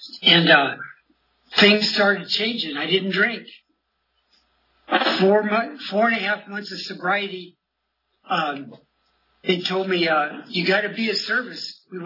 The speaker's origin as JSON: {"language": "English", "region": "California", "country": "United States", "said": "And there was somebody there from San Francisco. A miracle, right from my home state, you know."}